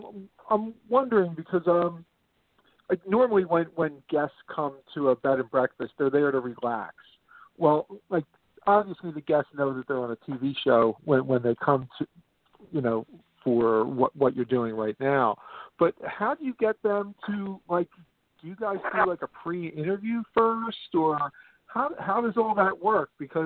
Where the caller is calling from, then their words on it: Philadelphia, Pennsylvania, United States; calling from Philadelphia.